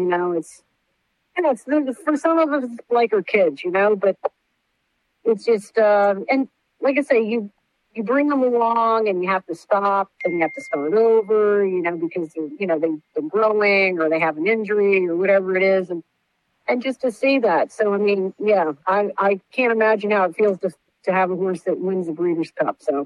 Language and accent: English; Maryland, United States; Well, I grew up in Maryland, and I grew up on a farm, not really raising horses per se.